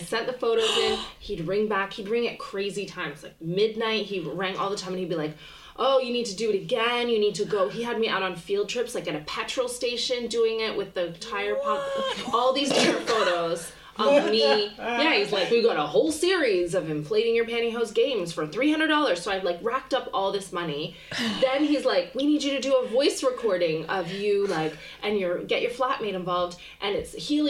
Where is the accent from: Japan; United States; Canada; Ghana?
Canada; I'm from Canada. People think crimes don't happen there.